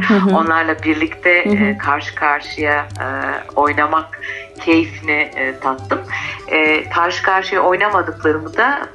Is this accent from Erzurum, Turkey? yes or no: no; Istanbul, Turkey; Ben toprağı saksıda görmüş bir İstanbullu olarak benim çiftçi olmam çok zor.